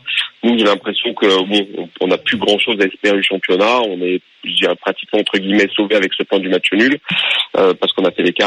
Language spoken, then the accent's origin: French; Lannion, Brittany, France; now in Paris, France; Paris, mais originaire de Lannion.